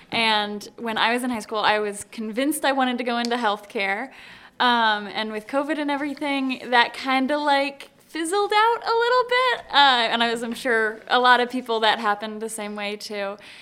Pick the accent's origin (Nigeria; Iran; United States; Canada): United States; Napoleon, Ohio; born and raised in Napoleon.